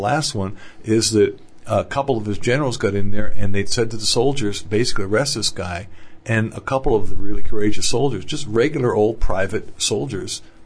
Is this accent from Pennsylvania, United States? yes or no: yes; Mahanoy City, Pennsylvania, United States; In my hometown, the Mahanoy City, Pennsylvania, we used to literally, and everybody did, used to leave our keys in the car, unlocked, parked on the street.